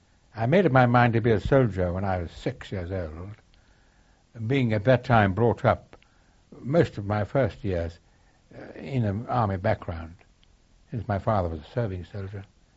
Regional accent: Chester, North West England, United Kingdom; born there; A small suburb of Chester called Upton, on August the 31st, 1915.

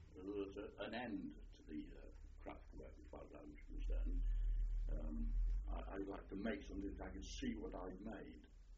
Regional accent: Garston, North West England, United Kingdom; born there; I was born in Glaston, just to the south of Liverpool, about 7 miles down the river on the north bank.

